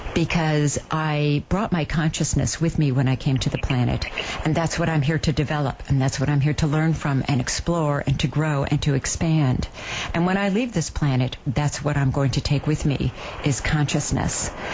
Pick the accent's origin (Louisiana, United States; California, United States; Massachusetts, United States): California, United States; West Covina; I was raised in West Covina.